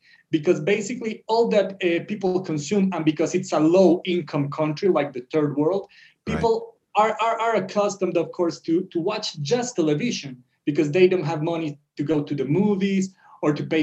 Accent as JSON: {"language": "English", "country": "Colombia", "said": "ever since I come from Colombia, I mean, I'm Colombian born."}